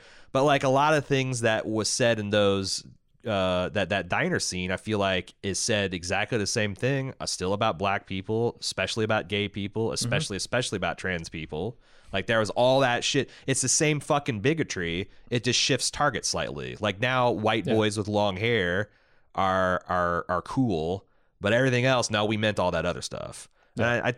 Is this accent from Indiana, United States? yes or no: yes; Indiana, United States; growing up in Southern Indiana, I feel a little bit of a kid.